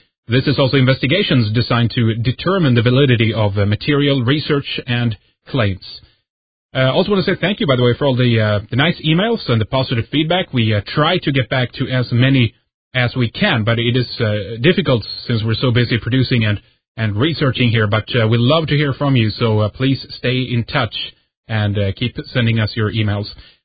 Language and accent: English; Sweden; from Sweden